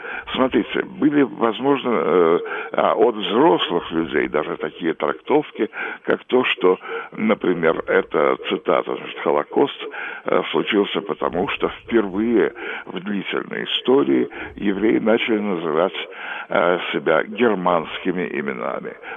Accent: Russia; я позволю себе как россиянин выразить свое отношение

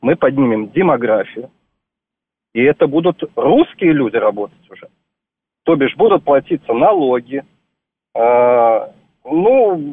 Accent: Belarus; я сам вот из Беларуси, это сам, получил гражданство и работаю

